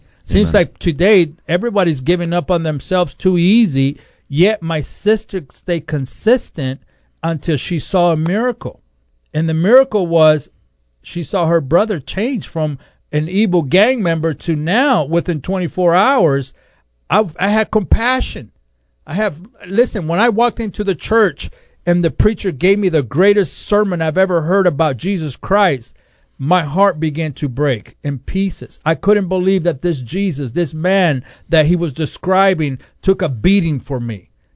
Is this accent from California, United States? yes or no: yes; Los Angeles, California, United States; I grew up in East L.A., California.